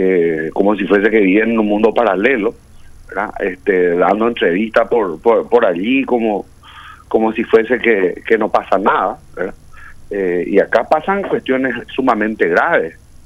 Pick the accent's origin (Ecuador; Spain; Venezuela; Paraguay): Paraguay; Ya no hay nada que nos pueda sorprender a nosotros como paraguayos